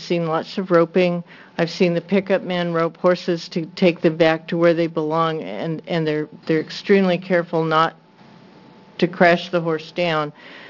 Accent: La Grande, Oregon, United States; born there; also born or lived in Union, Oregon; now in Portland, United States; I live in Portland now, but I was born in La Grande, Oregon, lived several years in Union, Oregon, and my family lives in Pendleton now.

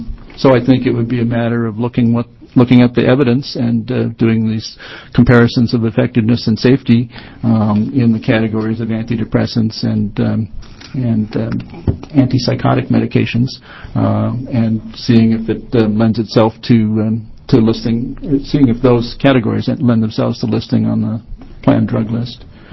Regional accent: Salem, Oregon, United States; I'm a pediatrician from Salem.

